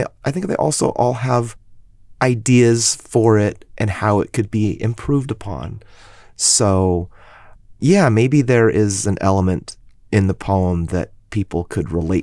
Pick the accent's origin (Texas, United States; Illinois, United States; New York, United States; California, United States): California, United States; this is my state too. I am as Californian as anyone.